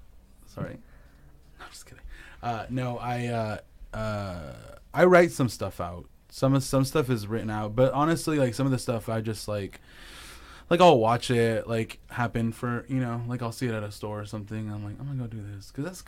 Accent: Hanford, California, United States; also born or lived in Eureka, California / Nevada; now in Los Angeles, United States; So I'm from Hanford, which is close to there. It's 30 miles away from there. Born and raised. I lived in a few places since then. I moved to Eureka, California for a bit, for like 2 years.

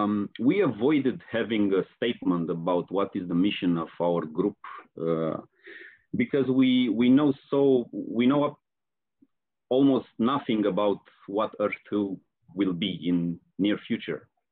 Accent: Romania; I'm from Romania

